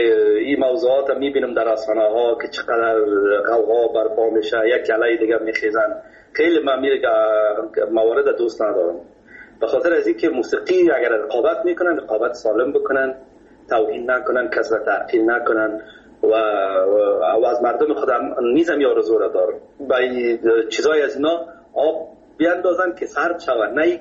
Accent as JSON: {"language": "Persian", "region": "Kabul", "country": "Afghanistan", "tie": "born or raised there"}